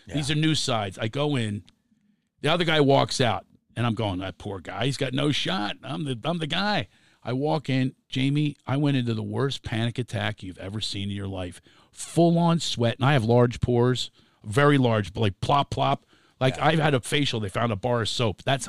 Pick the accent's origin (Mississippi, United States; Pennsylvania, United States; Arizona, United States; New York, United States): Pennsylvania, United States; Philadelphia; I'm from Philly. Come on.